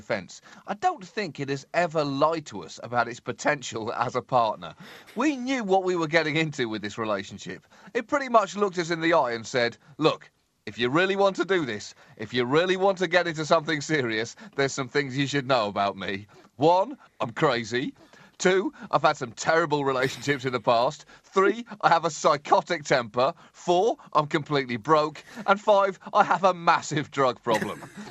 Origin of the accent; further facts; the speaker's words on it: United Kingdom; Being British is like being a racehorse at the end of a long career.